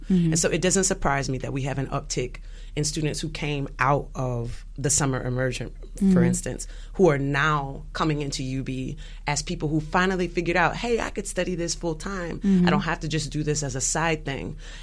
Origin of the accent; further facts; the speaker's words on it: United States; I say that as an American. Amanda, I'm an American.